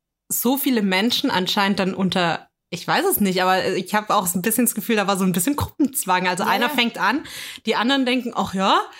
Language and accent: German; Stuttgart, Baden-Württemberg, Germany; weil Stuttgart gehört so zu meiner Heimat